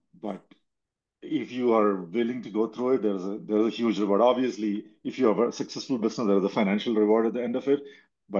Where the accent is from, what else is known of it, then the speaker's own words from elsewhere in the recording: India; moved away as an adult; now in Austin, United States; I grew up in India. I was there till about 22 years old, did my undergrad, and then got a scholarship